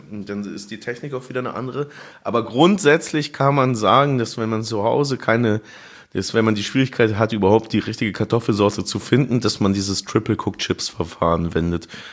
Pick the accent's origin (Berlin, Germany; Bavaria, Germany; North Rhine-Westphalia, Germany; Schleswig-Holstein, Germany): Bavaria, Germany; Munich; Ich bin ja in München aufgewachsen